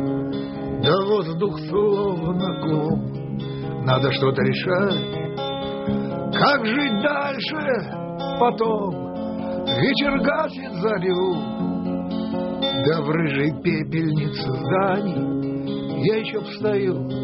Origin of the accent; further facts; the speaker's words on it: Baku, Azerbaijan; Я сам из Баку.